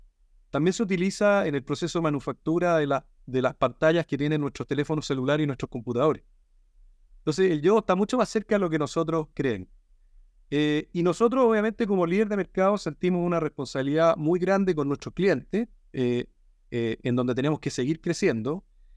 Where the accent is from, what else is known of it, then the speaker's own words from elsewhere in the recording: Chile; lo primero que yo quisiera decir es que como chilenos tenemos que estar orgullosos de eso.